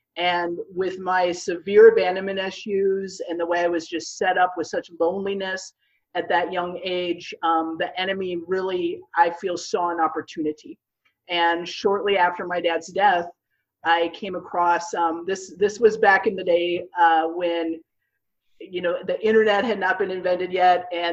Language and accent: English; Minnesota, United States; moved away as an adult; now in Houston, United States; And I ended up, I grew up in Minnesota, and I ended up feeling the Lord leading me to Houston, Texas, to attend a small Bible college here.